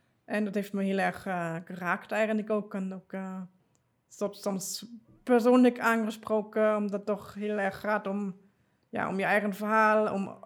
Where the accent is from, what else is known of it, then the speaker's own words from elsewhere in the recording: Rhineland-Palatinate, Germany; Dutch is a second language; Ik ben in de buurt van Mainz opgegroeid. Regio Rijnland-Pfalz.